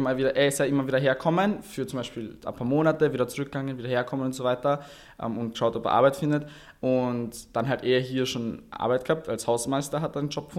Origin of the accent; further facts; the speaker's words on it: Austria; born there; Also ich bin in Österreich geboren.